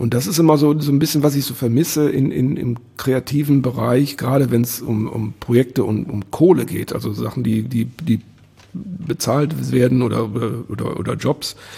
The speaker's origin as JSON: {"language": "German", "town": "Wuppertal", "region": "North Rhine-Westphalia", "country": "Germany", "tie": "born there", "said": "ich bin in Elberfeld geboren. Das war 70er Jahre, alles relativ alternativ."}